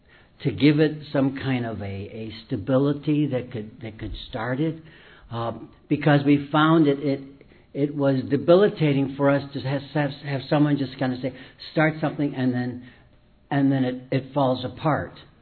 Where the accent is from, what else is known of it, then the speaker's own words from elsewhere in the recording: Dallas, Texas, United States; I'm from Dallas.